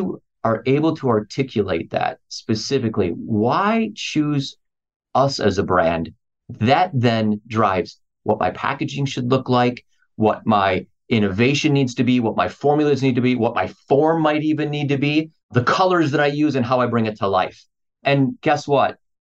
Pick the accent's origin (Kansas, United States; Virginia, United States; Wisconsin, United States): Wisconsin, United States; So I'm from Wisconsin originally. So we were in the Midwest